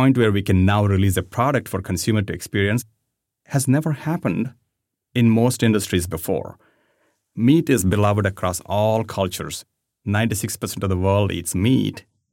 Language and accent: English; India; I grew up in India. My dad's a veterinarian. So I grew up around animals and I grew up eating meat.